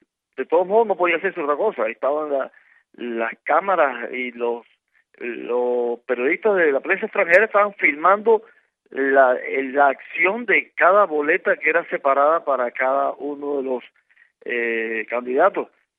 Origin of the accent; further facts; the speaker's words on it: Cuba; yo soy un cubano más